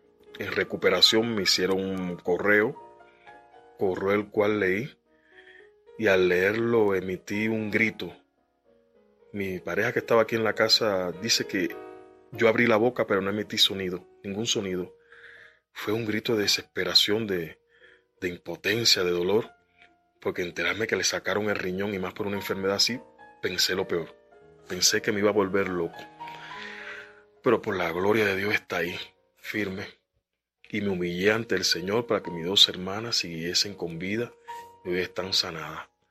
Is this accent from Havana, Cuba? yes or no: no; Santiago de Cuba, Cuba; soy natural de Santiago de Cuba y el menor de 5 hermanos.